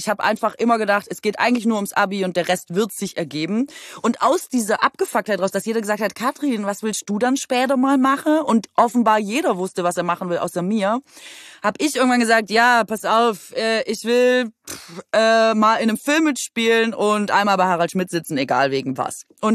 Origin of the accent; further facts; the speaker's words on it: Aalen, Baden-Württemberg, Germany; ich komme aus Aalen